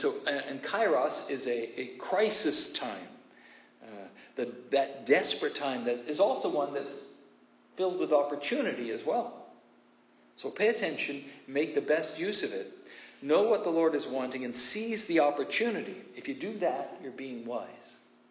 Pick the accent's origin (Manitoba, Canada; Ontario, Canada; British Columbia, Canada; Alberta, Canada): British Columbia, Canada; Kamloops; Now, in the church I grew up in Kamloops